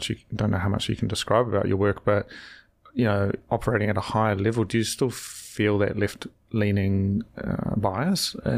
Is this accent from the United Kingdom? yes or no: no; New Zealand; and I say we as sort of the royal we of New Zealand, but as a New Zealander, and I think it's important to understand, you know, I do have a relation to the land and to the people